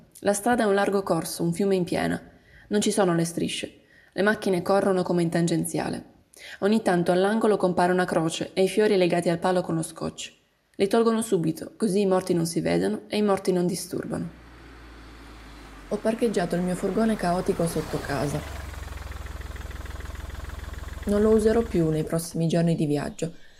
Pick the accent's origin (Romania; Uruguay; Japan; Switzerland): Romania; Botoșani, Botoșani County; moved away; mi chiedo che cosa io ho da dire sulla mia città. Che cosa ne so io di Botoșani? Niente, sono andata via troppo presto.